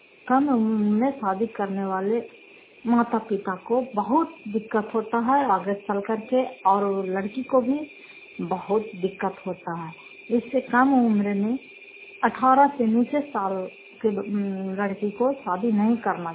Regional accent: Fatehpur, Bihar, India; घर फतेहपुर, पंचायत मकरौता, जिला नवादा और करायपा सराय प्रखंड के निवासी हूँ।

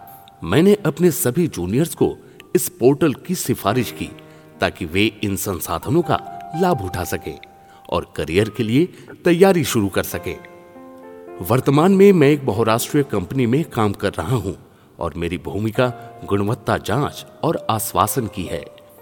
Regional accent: Chennai, Tamil Nadu, India; मैं चेन्नई में पला बड़ा हूँ।

